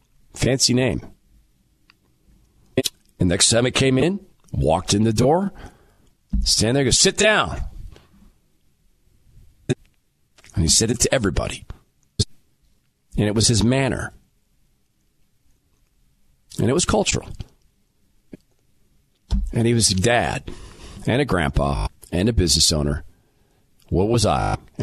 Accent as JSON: {"language": "English", "town": "Spokane", "region": "Washington", "country": "United States", "tie": "born or raised there", "said": "I grew up in Spokane, Washington, in the Valley. In my school, I knew two black people."}